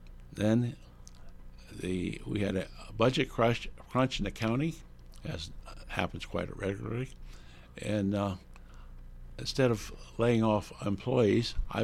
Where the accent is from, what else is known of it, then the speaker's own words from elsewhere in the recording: Prospect, Ohio, United States; I had an opportunity to come back to Marion, Ohio, where I grew up. I grew up in Prospect, Ohio.